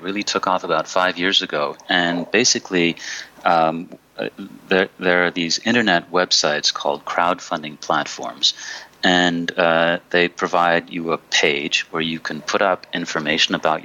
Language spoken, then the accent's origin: English; New York, United States; I'm from New York, okay? I grew up with the New York Times.